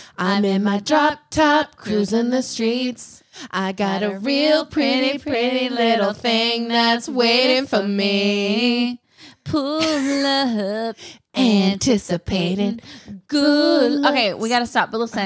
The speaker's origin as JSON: {"language": "English", "region": "North Carolina", "country": "United States", "said": "Yes, I'm from North Carolina, but like, no, thank you."}